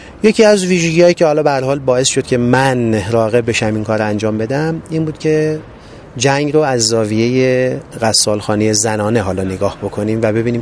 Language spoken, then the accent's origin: Persian; Abadan, Khuzestan, Iran; now in Tehran, Iran; نه، کار خود من خوزستانی هستم، منتها بچه آبادان، منتها ساکن تهرانی و کار تولید تهران هست.